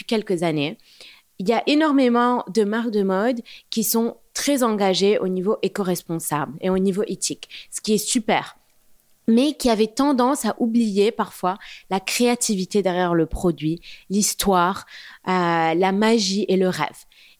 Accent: Beirut, Beirut Governorate, Lebanon; moved away as an adult; now in France; Alors, j'ai grandi à Beyrouth jusqu'à l'âge de 18 ans.

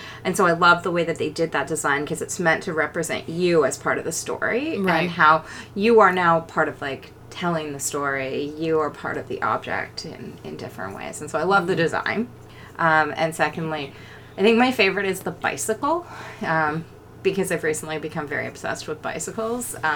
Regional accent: Alberta, Canada; now in Vancouver, Canada; I came from the prairies, which is like every fifth person in Vancouver is I came from Alberta because it's cold.

